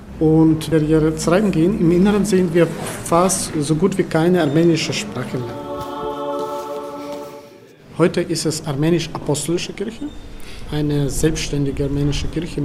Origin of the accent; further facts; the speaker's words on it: Western Ukraine, Ukraine; Diese schöne Holzfiguren, schöne Barocktraditionen, diese Holzschnitzereien. derzeit, die bei uns im Westen der Ukraine auch sehr verbreitet wurden.